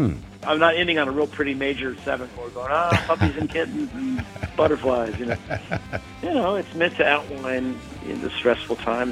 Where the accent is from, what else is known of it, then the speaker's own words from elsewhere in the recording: Evansville, Indiana, United States; we grew up together in Evansville, Indiana, but he lives all over the world now.